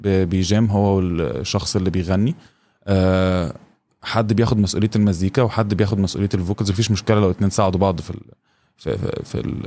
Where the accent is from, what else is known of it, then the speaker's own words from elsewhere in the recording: Sohag, Sohag Governorate, Egypt; moved away as an adult; انا اتولدت في سوهاج وعشت في سوهاج يعني اغلب حياتي لحد 18 سنه. أوكي. و18 جيت عشان ادرس في القاهره في تربيه موسيقيه. فلما جيت حصل شويه ظروف كده وفي الاخر تشينج اوف بلانز, بقيت ساكن في الوايلي